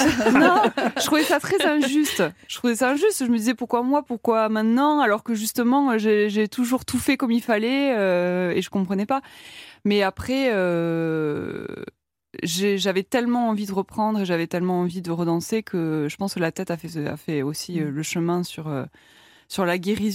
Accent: Toulouse, Occitanie, France; je venais de Toulouse. Mes parents ont déménagé exprès pour moi.

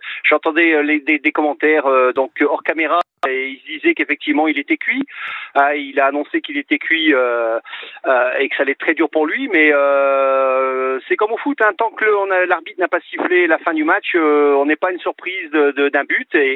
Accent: Chambéry, Auvergne-Rhône-Alpes, France; Alors moi, je suis effectivement de Chambéry

